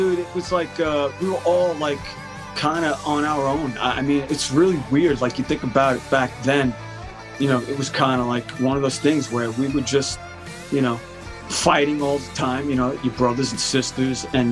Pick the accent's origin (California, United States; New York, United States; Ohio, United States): New York, United States; Long Island; I'm originally from Long Island, so it's great to speak to English people whenever I can.